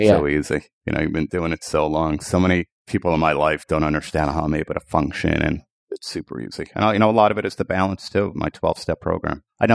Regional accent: East Coast, United States; I think that's the way we are from the East Coast, to be honest with you

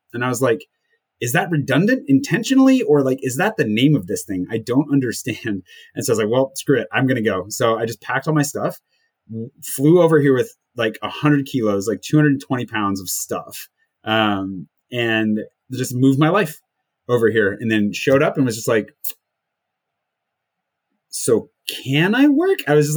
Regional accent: United States; And I was like, cool, I'm American. It's not that easy.

